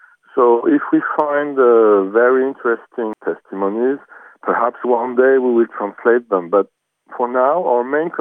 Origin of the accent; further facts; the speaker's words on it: Paris, Île-de-France, France; English is a second language; I'm born and bred in France, in Paris. And originally my grandparents came from Turkey in 1920. So yes, I was born here in Paris.